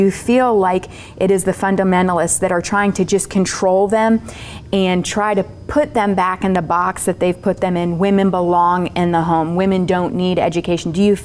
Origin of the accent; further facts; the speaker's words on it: United States; because again, I'm from the West, I'm an American.